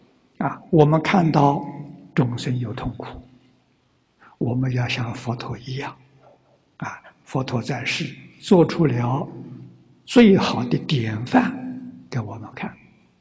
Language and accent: Chinese; China; 那就是我们中国人一般称为的圣贤君子啊